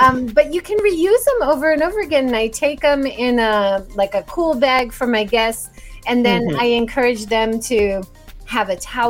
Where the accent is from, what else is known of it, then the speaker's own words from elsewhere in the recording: Hawaii, United States; now in Japan; I grew up in Hawaii and people always ask me, oh, is the winter really hard in Japan?